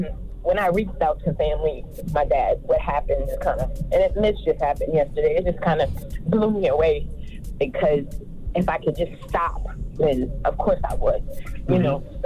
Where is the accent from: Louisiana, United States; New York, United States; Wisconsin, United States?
Louisiana, United States; now in Texas, United States; Louisiana.